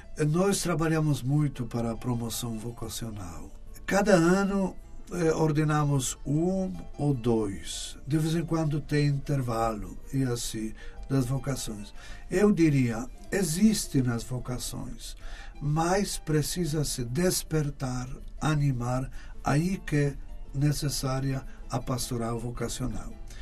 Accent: Poland; Portuguese is a second language; now in Brazil; Agora, que sempre assim a gente cresceu lá na Polônia, a gente sempre é sensível ao que acontece lá.

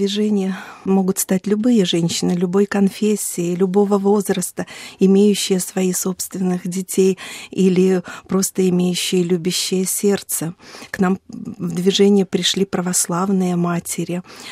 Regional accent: Russia; Я приехала из России, я живу в Калуге, я католичка из храма святого Франциска Ассизского.

